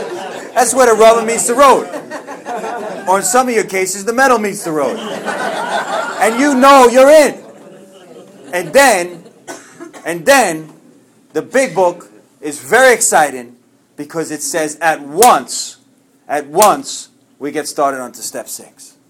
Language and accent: English; New York, United States; Maybe some of yours is a little bit different because we're from New York, but other than that, everything's good. Because, you know, we grow up like all wacky.